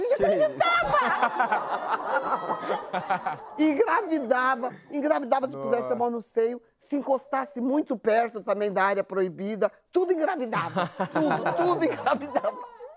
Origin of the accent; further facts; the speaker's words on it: São Paulo, Brazil; que eu sou da periferia de São Paulo